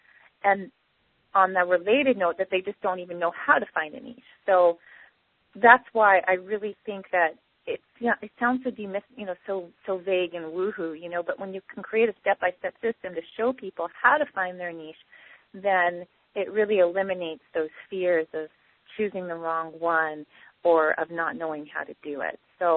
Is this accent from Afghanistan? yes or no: no; Montreal, Quebec, Canada; I grew up in Montreal.